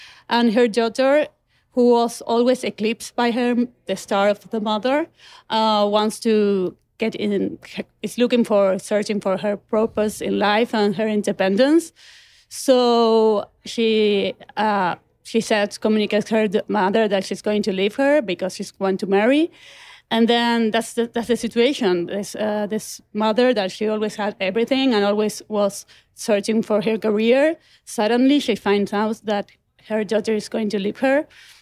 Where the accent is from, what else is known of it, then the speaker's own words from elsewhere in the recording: Buenos Aires, Argentina; I'm a filmmaker from Buenos Aires, Argentina.